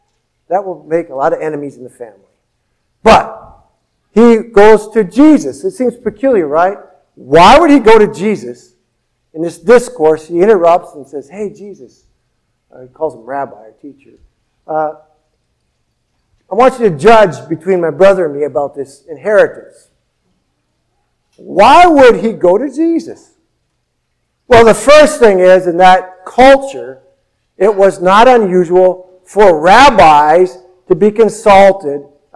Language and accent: English; Minnesota, United States; I grew up in Minnesota, down by the Iowa border.